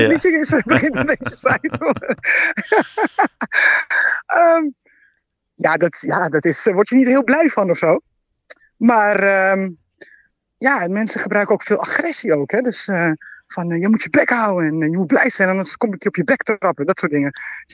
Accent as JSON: {"language": "Dutch", "country": "Netherlands", "said": "Ik ben gewoon een Nederlander, punt. En als ik een hele grote comedian ben, ben ik ook een Nederlander. Ik ben altijd een Nederlander."}